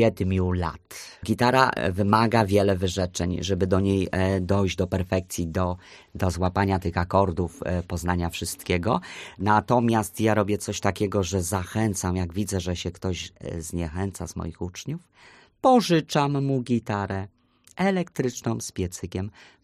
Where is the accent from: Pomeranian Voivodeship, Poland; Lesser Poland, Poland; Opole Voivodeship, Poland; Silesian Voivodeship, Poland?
Opole Voivodeship, Poland; Jarnołtów; Pochodzę z miejscowości takiej małej. To jest piękna miejscowość położona tuż przy granicy z Czechami. Jest to Jarnołtów, to jest wieś. Tam stawiałem pierwsze kroki